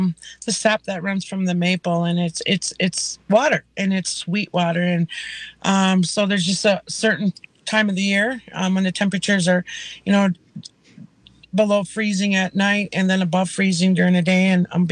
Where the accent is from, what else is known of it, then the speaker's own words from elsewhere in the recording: Leech Lake, Minnesota, United States; from Leech Lake.